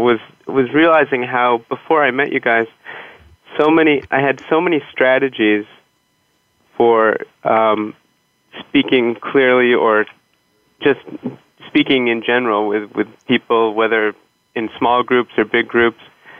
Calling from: New York City, New York, United States; I'm calling in from New York City, my office.

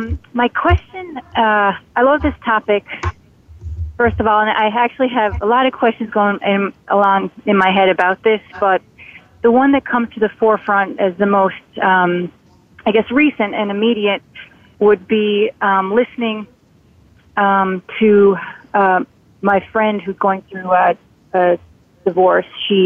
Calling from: Manhattan, New York, United States; I'm calling from Manhattan, New York.

